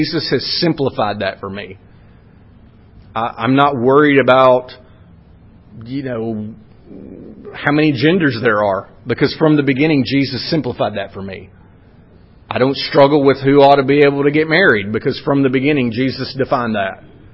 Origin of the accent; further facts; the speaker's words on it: Winfield, Alabama, United States; accent: North Alabama; I mean, I sound like I'm from North Alabama because where did I grow up?